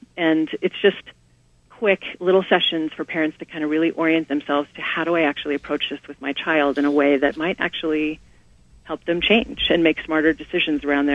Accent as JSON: {"language": "English", "region": "Kansas", "country": "United States", "tie": "born or raised there", "said": "I grew up in Kansas and in the middle of nowhere, and I know people don't have resources."}